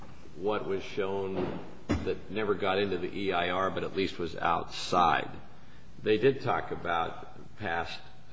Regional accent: California, United States; You can tell I'm from California

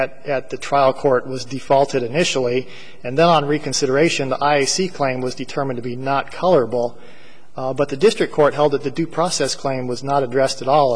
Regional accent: Arizona, United States; interpreting Arizona case law is I'm from Arizona, but it's sometimes hard.

